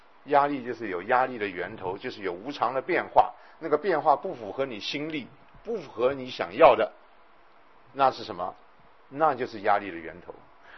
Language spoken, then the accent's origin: Chinese; China; 其实心理智商这件事情呢，我们中国人有没有啊？有啊。